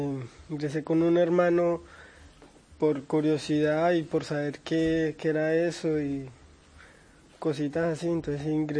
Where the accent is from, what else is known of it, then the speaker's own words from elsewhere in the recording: Florencia, Caquetá, Colombia; now in Medellín, Colombia; Yo actualmente vivo en Medellín, pero es de Florencia.